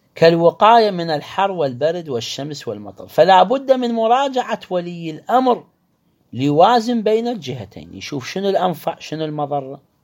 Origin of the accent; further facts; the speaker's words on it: Karbala, Karbala Governorate, Iraq; عندنا في كربلاء باب السلام، باب الطاق